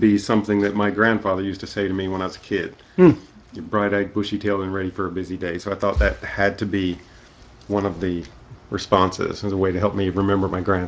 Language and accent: English; Louisiana, United States; also born or lived in Tennessee / Texas; I am from Louisiana